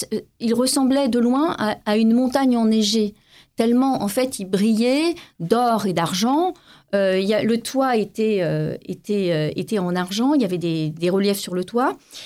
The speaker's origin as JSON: {"language": "French", "town": "Paris", "region": "Île-de-France", "country": "France", "tie": "born there", "said": "je me suis toujours vécue comme juive tunisienne, même si je suis née à Paris, puisque mes grands-parents faisaient des caparottes pour Kippour, etc. Ils avaient établi la Tunisie à Paris."}